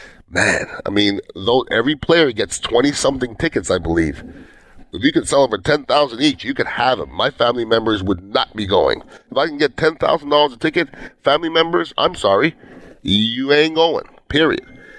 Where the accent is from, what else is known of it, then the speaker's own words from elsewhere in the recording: Montreal, Quebec, Canada; I mean, I'm from Montreal, from Canada.